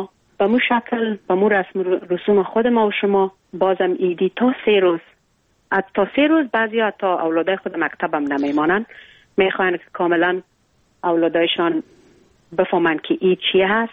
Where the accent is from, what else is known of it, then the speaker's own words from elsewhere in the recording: Afghanistan; ما همه افغان هستیم، در هر جای دنیا که باشیم باز ما رسم و کلچر و عنانات خود ما را داریم.